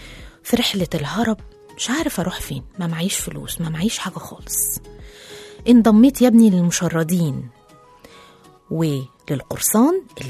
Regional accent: Algeria; لكن وعرفوا ان انا جزائري ما كانوش هيتعاطفوا معايا

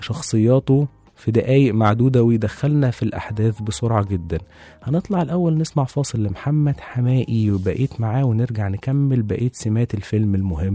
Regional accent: Egypt; احنا ممكن يعني نخليه مرتبط عندنا في مصر

